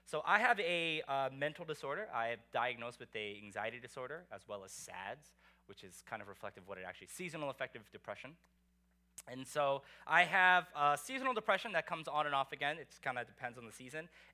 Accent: Virginia, United States; also born or lived in Korea; now in New York, United States; So I was born in Korea. I grew up here in kind of like the D.C., Virginia area, kind of bouncing back and forth between neighborhoods.

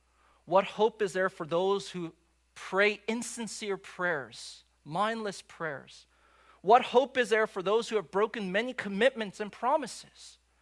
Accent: United States; And for me as an American, it's just so crazy how big of a news this was when it occurred overseas.

